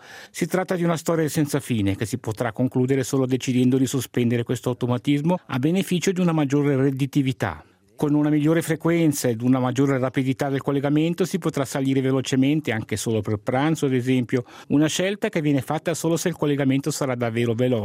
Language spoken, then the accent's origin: Italian; Chur, Graubünden, Switzerland; Sono cresciuto a Coira